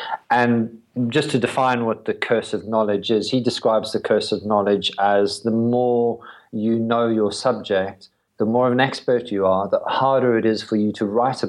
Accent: South Africa; born there; Yeah, sure. I was born in South Africa.

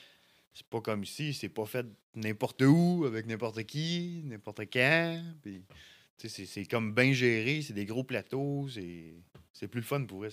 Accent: Quebec, Canada; je venais du Québec

